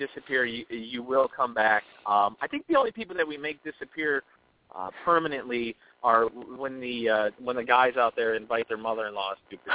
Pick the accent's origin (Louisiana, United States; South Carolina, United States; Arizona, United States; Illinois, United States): Illinois, United States; Zion; I'm originally from Zion, Illinois.